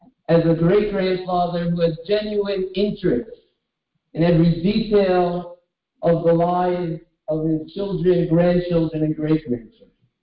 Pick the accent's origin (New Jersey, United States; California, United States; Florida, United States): New Jersey, United States; I grew up in Jersey, where Rav Kalkovitz was a household name